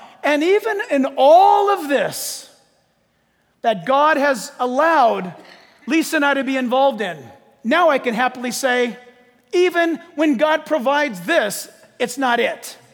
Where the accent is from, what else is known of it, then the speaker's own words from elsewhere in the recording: United States; And as an American, that person has that right.